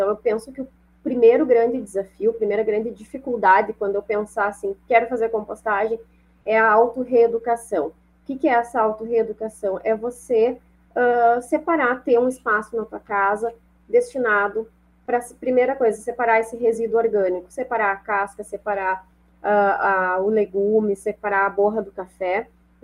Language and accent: Portuguese; Rio Grande do Sul, Brazil; eu sou gaúcha, então o hábito do gaúcho é tomar chimarrão